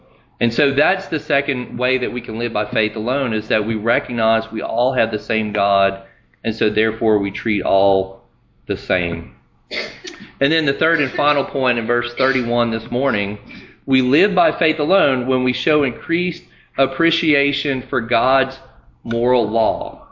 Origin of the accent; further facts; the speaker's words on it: Pumpkin Center, Louisiana, United States; I grew up in Pumpkin Center. You know, my parents were raised in Metairie